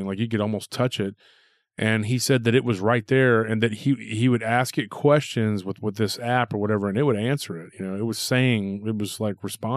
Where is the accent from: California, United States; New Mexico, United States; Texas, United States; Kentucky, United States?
Texas, United States; It's right outside of my hometown in that area in between there and Taylor.